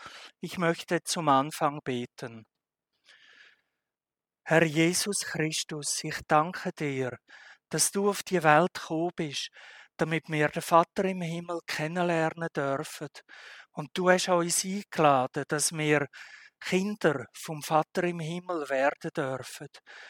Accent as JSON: {"language": "German", "country": "Switzerland", "said": "Nun, ich als Schweizer frage euch"}